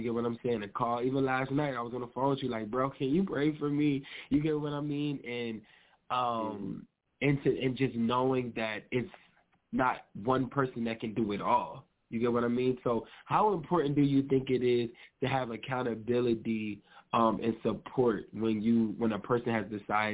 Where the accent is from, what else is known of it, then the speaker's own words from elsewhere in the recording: New Jersey, United States; I'm from New Jersey.